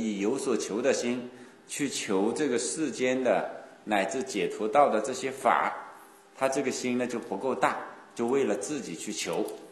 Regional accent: Wenzhou, Zhejiang, China; 这是也是我们温州的一个特色，在其他的外地没有这样的，也说明我们温州人呢

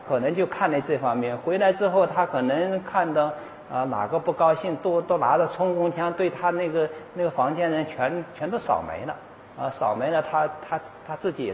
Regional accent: China; 现在我们中国人吃肉食吃得太多了

